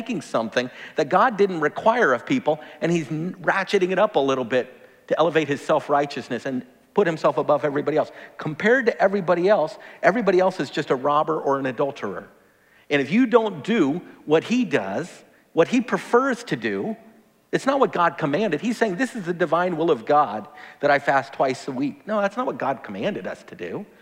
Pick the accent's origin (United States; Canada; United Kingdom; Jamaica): United States; the South; I'm from the South, and so one of the best compliments you can ever give somebody is to say, boy, you were raised right.